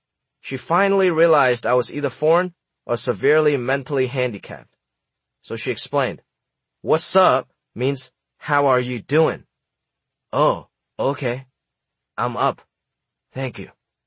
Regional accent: Hong Kong; English is a second language; I've always felt like an outsider, even as a Chinese kid growing up in Hong Kong. Hong Kong was a thriving British colony with its own government, and people in Hong Kong often looked down at their neighbors from mainland China.

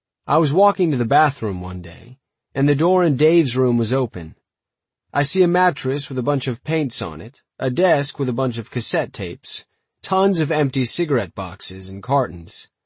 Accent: Kentucky, United States; We grew up in Kentucky, and Chicago was the next biggest metropolis.

